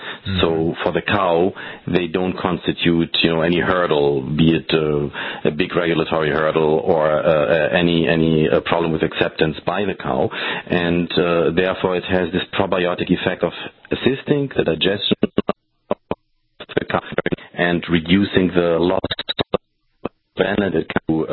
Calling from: Switzerland; I'm calling you from Switzerland, which is where our corporate offices are.

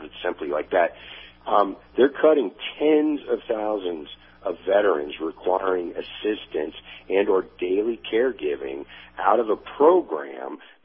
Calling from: Tennessee, United States; in East Tennessee.

